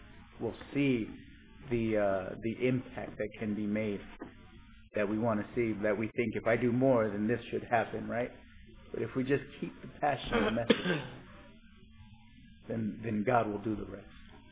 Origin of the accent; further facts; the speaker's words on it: United States; I think it's because we're American. More is better. It's a mindset that we have, that we grew up with, right?